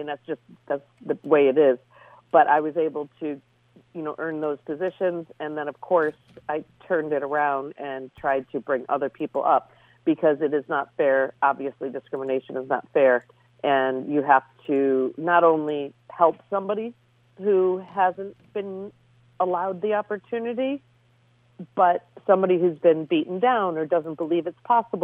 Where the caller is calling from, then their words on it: Oyster Bay, New York, United States; I'm at my desk in Oyster Bay, New York